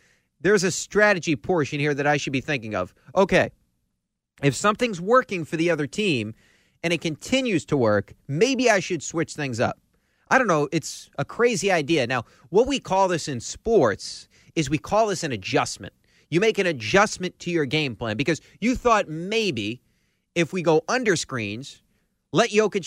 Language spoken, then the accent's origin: English; Ireland; I'm Irish, so I was cheering for Rory McIlroy to win yesterday.